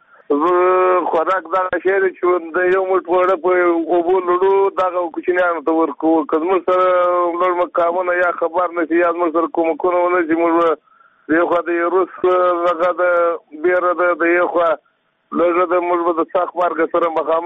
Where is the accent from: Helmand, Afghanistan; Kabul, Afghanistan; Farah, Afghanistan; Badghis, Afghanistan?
Badghis, Afghanistan; now in Herat, Afghanistan; د بادغیس ولایت یم. وسلاله په هرات کښې یم. دا دوه کاله کېږي د کورخ په ولسوالۍ کښې یم.